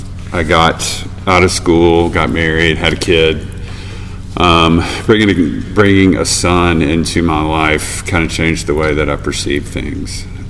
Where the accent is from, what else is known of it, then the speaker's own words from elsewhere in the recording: Memphis, Tennessee, United States; I grew up outside of Memphis in the suburbs.